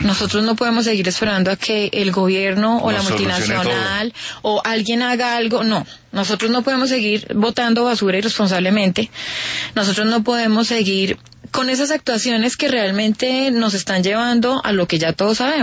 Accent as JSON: {"language": "Spanish", "town": "Tocancipá", "region": "Cundinamarca", "country": "Colombia", "said": "porque nosotros somos de Tocancipá, Cundinamarca, y pues nuestra zona de influencia es la sabana."}